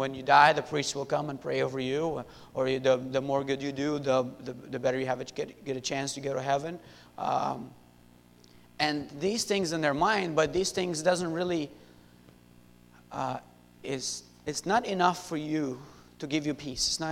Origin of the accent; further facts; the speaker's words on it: Syria; I was born and raised in Syria. And my dad is a pastor in Syria.